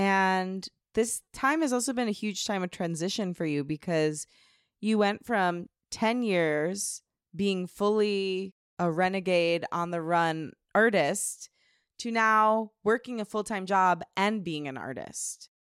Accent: Midwest, United States; We grew up in the Midwest, but he had to move to LA and get hired by Netflix in order to learn how to harvest wheat.

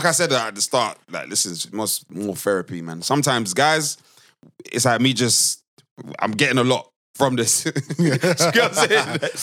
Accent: Nigeria; And guys, we're both Nigerian, if you don't know

